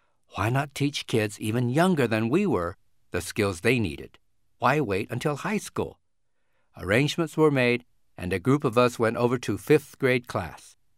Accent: Indianapolis, Indiana, United States; We met in elementary school, and growing up in Indianapolis, we played plenty of games together.

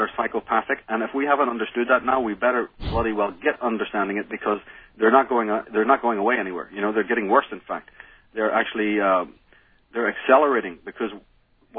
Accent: Belfast, Northern Ireland, United Kingdom; growing up in Belfast, if anything in this world needed to teach anybody the fact of that, growing up on the streets of Belfast would completely show you, just because it's a small country.

